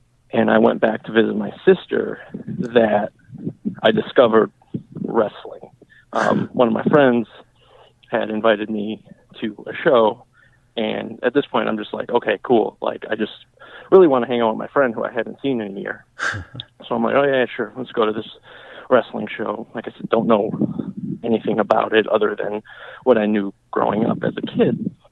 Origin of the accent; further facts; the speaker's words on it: Illinois, United States; So as we talked before, I'm originally from Illinois.